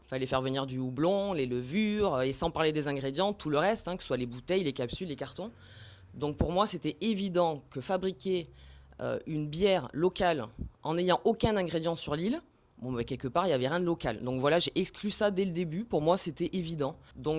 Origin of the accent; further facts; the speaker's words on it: Perpignan, Occitanie, France; also born or lived in Réunion; moi je viens de Perpignan, enfin je viens de La Réunion, mais j'ai grandi dans le sud de la France.